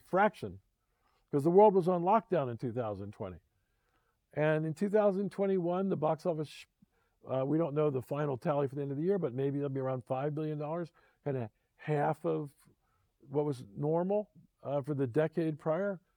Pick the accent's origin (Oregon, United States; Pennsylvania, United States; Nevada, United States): Pennsylvania, United States; Philadelphia; One of them was a two-year stint being the CEO of the NBA team in my hometown, Philadelphia.